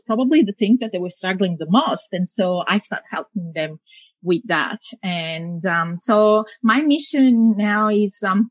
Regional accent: Italy; moved away as an adult; now in Australia; I'm actually Italian. Mm-hmm. I'm now both Italian and Australian, but yeah, I was born and bred in Italy, and then I moved here afterwards. But only recently, actually, I moved here.

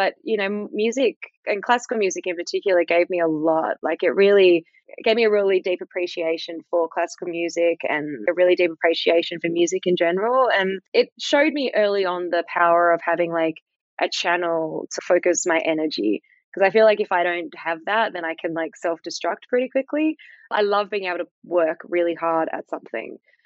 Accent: South Fremantle, Western Australia, Australia; I grew up in South Fremantle and I spent most of my time outside, a lot of time on the beach, a lot of time climbing trees.

